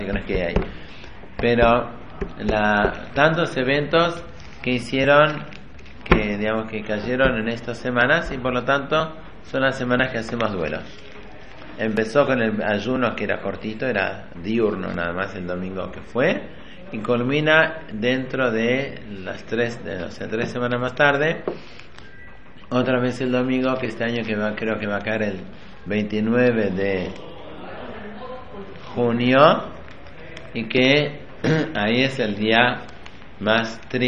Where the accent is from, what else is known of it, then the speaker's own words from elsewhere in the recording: Argentina; born there; No, nacimos en Argentina. Nacimos y no nos preguntaron dónde nacer.